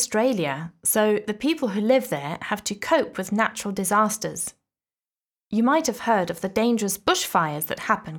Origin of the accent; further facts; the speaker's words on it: Chicago, Illinois, United States; I'm from Chicago and I'm used to the busy life of a big city.